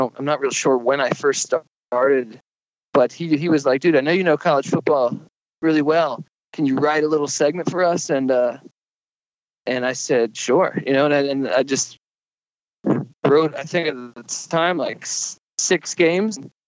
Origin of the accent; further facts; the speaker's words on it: East Coast, United States; now in Los Angeles, United States; I grew up on the East Coast and I moved out to LA to pursue stand up and writing and stuff.